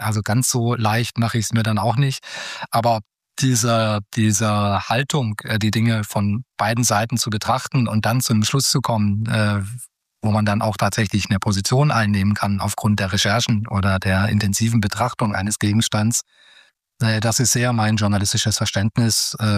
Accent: Baden-Württemberg, Germany; Ich komme ja aus Baden-Württemberg.

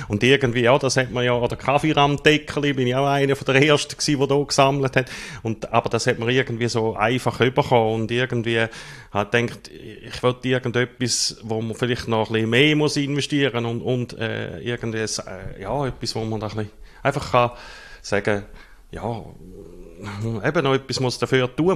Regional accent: St. Gallen, Switzerland; now in Rotkreuz, Switzerland; bin ursprünglich, man hört es vielleicht noch ein bisschen, aus der Ostschweiz, aufgewachsen in der Nähe von Gossau und wohne jetzt aber seit Ende 1988 in Rotkreuz

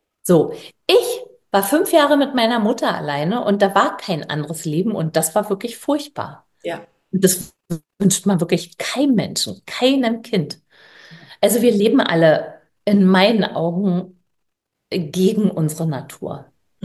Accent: Berlin, Germany; ich komme aus Berlin

